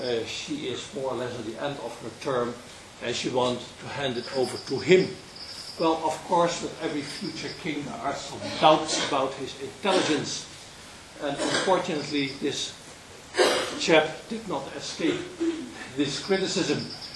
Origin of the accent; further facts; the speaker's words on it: Netherlands; I'm 42 years old. I come from Holland.